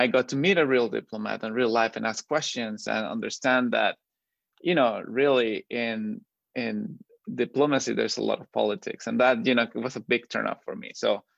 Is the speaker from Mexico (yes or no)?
yes; Tampico, Tamaulipas, Mexico; But I was born and raised in Mexico. I spent my childhood in a town called Tampico, in right by the Gulf, in the state of Tamaulipas. So south of the border with Texas.